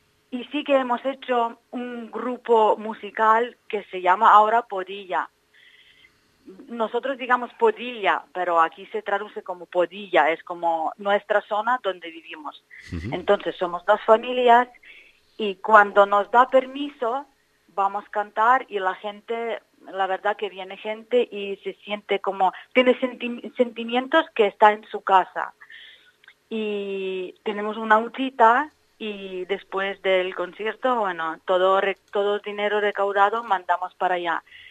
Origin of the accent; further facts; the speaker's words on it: Western Ukraine, Ukraine; Spanish is a second language; Sí, somos de parte, bueno, estamos más cerca de Polonia, como en zona más tranquila.